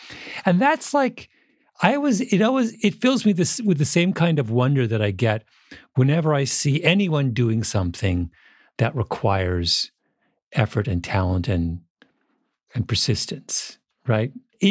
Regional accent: Canada; I grew up in Canada I've gone running in minus 20 before.

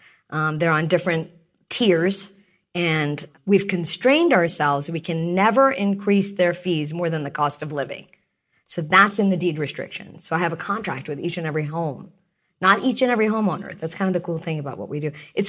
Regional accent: India; moved away; My dad founded the company and we immigrated from India, almost 40 years ago, because my dad started the company pretty quickly thereafter.

